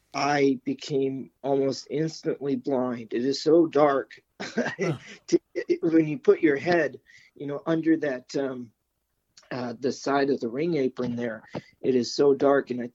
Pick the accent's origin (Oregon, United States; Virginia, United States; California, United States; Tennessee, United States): Tennessee, United States; Colmont; born there; also born or lived in Memphis / Nashville / Arkansas; So in Tennessee, we moved around a bunch. I was born in Colmont, which is a little bit of town, a little bitty town most people have never heard of. But I moved around some. So, you know, I was in Memphis and Nashville